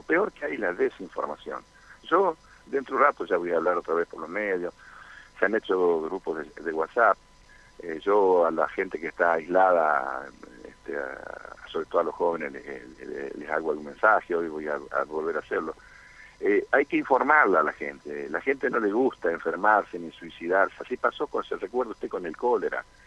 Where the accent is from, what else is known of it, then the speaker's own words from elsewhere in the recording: Argentina; Los argentinos somos muy opinólogos, todos opinamos incluso bastante de lo que no sabemos.